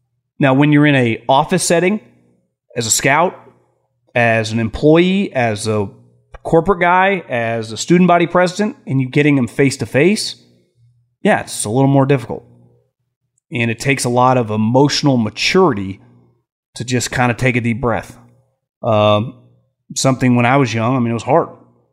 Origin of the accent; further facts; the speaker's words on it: Lincoln, California, United States; I'm from NorCal, myself in Lincoln, California.